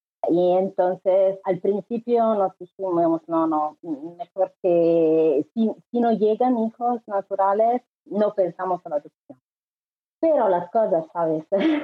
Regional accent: Italy; Somos italianos los dos, pero queremos mucho viajar y todo.

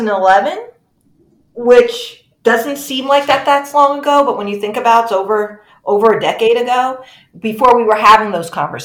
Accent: United States; every time I get to one of these words, I'm like, I am so American.

